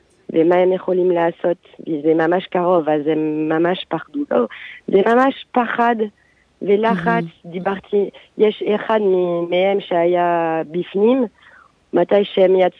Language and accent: Hebrew; France; now in Israel; אני נולדתי בצרפת, אבל מאז שהייתי קטנה הרגשתי צרפתיה, יהודיה, אבל צרפתיה